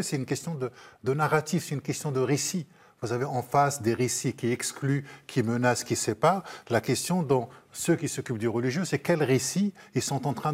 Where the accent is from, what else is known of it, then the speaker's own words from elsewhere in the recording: Trappes, Île-de-France, France; moi, j'ai grandi à Trappes